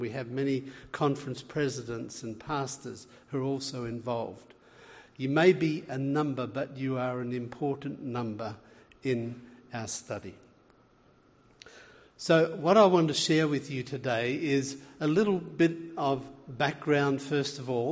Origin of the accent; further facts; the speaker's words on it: Australia; You can tell by my accent I'm from way down under in Australia, but I studied at Loma Linda